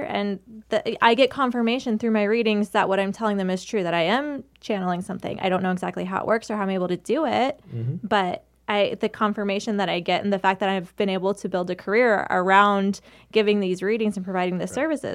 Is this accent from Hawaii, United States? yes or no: no; Phoenix, Arizona, United States; I grew up in North Phoenix on the border of Glendale, and it's very conservative, very religious.